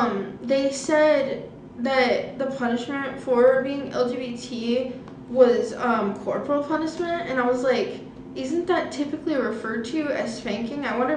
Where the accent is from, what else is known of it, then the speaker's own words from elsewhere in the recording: United States; I don't want to offend anybody with being overly American.